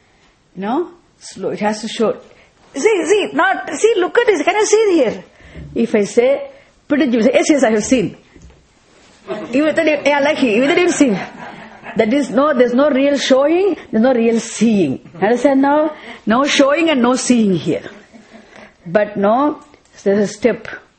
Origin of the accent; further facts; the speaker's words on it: India; See, before I came from India